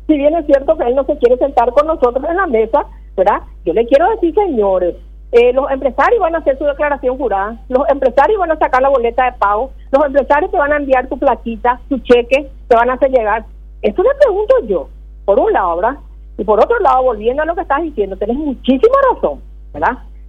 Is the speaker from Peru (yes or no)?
yes; Peru; en mi país, en Perú tenemos un congreso